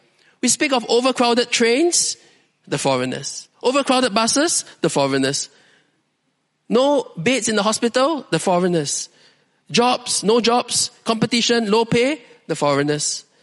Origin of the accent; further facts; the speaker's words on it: Singapore; Then I say, no, I'm Chinese. Which part of China? I say, no, I'm a Singaporean.